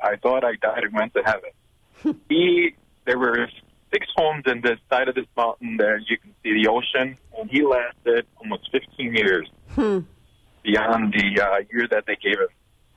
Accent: New York City, New York, United States; I was born and raised in New York City, South Bronx, East Pacific, the furthest thing from nature.

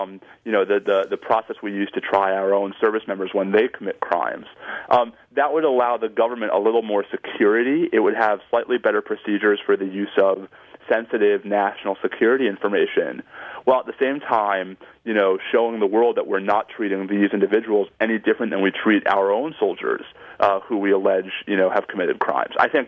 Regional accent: Washington, District of Columbia, United States; the federal district court sitting here in my hometown of Washington, D.C.

